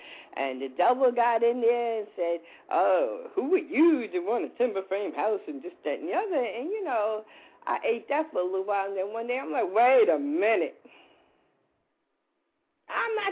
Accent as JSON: {"language": "English", "region": "New York", "country": "United States", "said": "I'm a New Yorker, third mm-hmm. generation."}